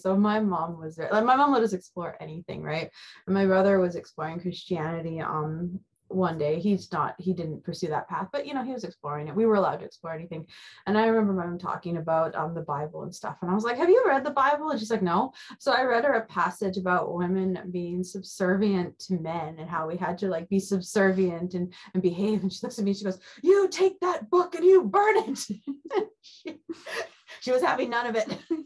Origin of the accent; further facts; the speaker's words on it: Canada; Perplexes me because I'm from Canada and Alana's from the United States.